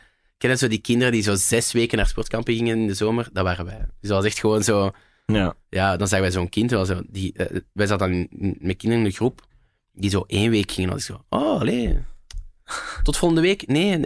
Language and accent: Dutch; Overijse, Flanders, Belgium; now in Hoeilaart, Belgium; Ik ben heel fier om van Overijssel te zijn. Ik woon nu in Hoelaert, dat is eigenlijk net naast Overijssel.